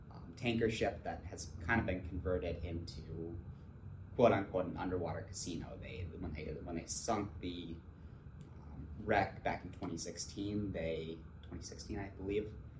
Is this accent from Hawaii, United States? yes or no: no; Minnesota, United States; Originally born and raised in Minnesota.